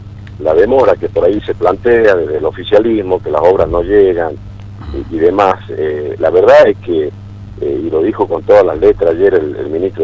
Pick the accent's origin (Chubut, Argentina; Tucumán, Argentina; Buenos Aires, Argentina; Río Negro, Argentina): Tucumán, Argentina; lo digo como tucumano